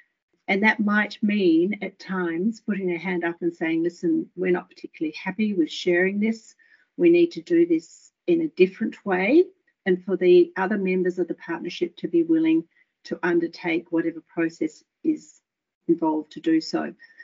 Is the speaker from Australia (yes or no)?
yes; South Australia, Australia; moved away as an adult; South Australia was originally my home state. I left here many, many years ago after finishing my tertiary studies.